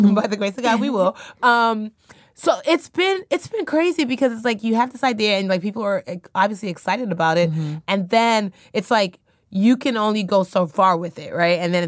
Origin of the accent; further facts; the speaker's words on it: Nigeria; now in United States; My parents way back when were mm-hmm. from this place, but now I'm like, oh, no, I'm Nigerian.